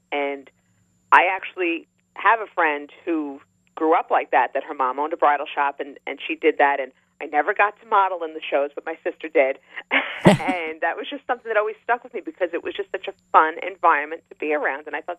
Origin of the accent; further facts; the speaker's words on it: New York, United States; I grew up on Long Island, and like you have to have a big wedding when you're on Long Island.